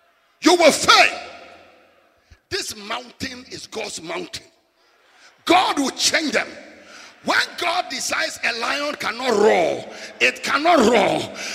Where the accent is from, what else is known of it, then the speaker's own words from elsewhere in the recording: Northern Region, Ghana; I was born a Pepe man from the northern part of Ghana. I was raised in Sabonsogo. I was born in the army barracks.